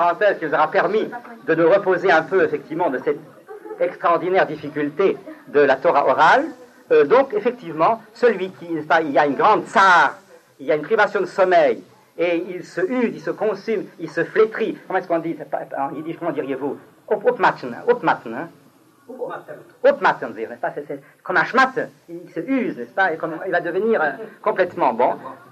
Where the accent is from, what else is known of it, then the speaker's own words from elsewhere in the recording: Grand Est, France; born there; French is a second language; Alors je ne parlais pas français. Moi je parlais un peu l'allemand parce que je suis né en Lorraine.